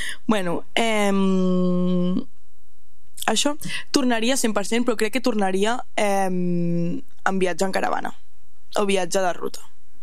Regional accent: Catalonia, Spain; vaig descobrir que nosaltres com a catalanes estimem més el País Basc del que el País Basc ens estima a nosaltres.

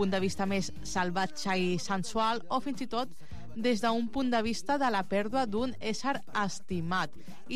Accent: El Prat de Llobregat, Catalonia, Spain

